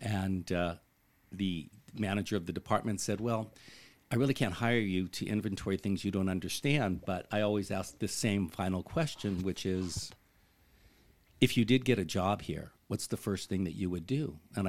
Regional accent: Pasadena, California, United States; born there; moved away as an adult; also born or lived in New York; now in Palm Springs, United States; I was born in Pasadena, California.

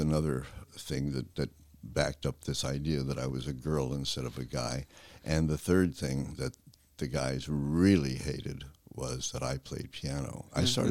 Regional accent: Malibu, California, United States; Well, I was born in Los Angeles, raised in Malibu. I'm sort of what's known as a Malibu brat. Our house was number 8 Malibu Road.

